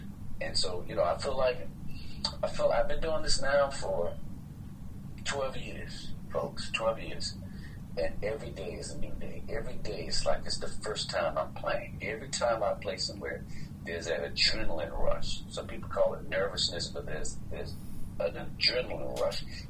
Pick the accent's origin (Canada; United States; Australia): United States; North Carolina; also born or lived in Philadelphia; I grew up in North Carolina. You know, I tell you, I was born actually in Philadelphia. And so when we were about 4 years old, 4 or 5, my father moved us back to his hometown in the Raleigh-Durham area